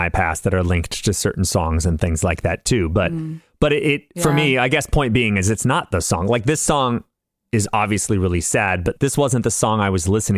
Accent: California, United States; Listeners, I'm from the West Coast. We don't have a lot of foliage down in Southern California.

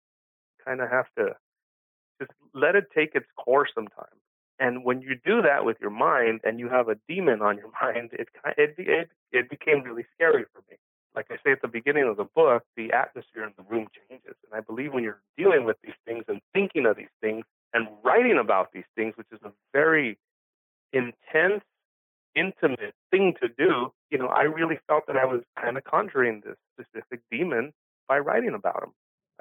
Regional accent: Los Angeles, California, United States; first language Spanish; English is a second language; I was born and raised in East L.A. Grew up East L.A., for those of you who don't know, is, well, it's east of downtown Los Angeles here in Southern California. Grew up there. Grew up speaking Spanish. Didn't learn English until I started going to school.

